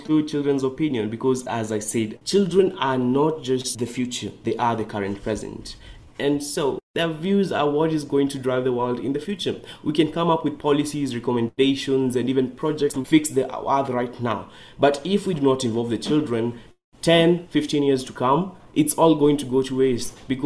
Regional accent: Kenya; English is a second language; I am 17 years old. I come from Kenya

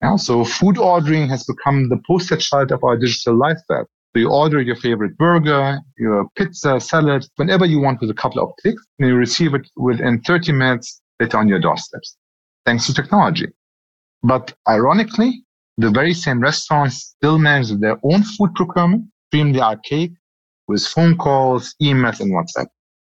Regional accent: Germany; now in United Arab Emirates; I was born and raised in Germany to Syrian parents, but I've been here in the region for the past 9 years building tech startups.

